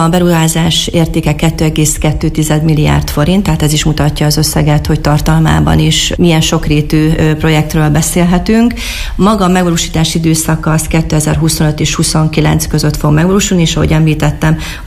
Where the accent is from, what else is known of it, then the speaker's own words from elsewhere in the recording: Miskolc, Borsod-Abaúj-Zemplén, Hungary; hanem törzsikeres miskolciként is örömmel